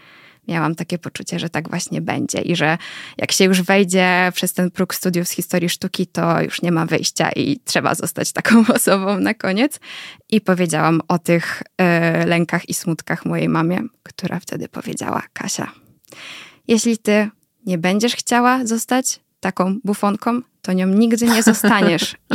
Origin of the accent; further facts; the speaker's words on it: Łódź, Łódź Voivodeship, Poland; Trochę chciałam uciec z Łodzi, bo tak, ja też jestem z Łodzi.